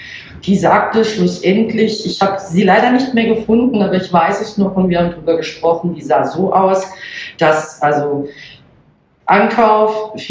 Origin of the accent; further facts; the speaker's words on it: Northern Germany, Germany; born there; Ich selber komme, mein Mann auch, gebürtig aus Hamburg bzw. Niedersachsen, oben von der Küste.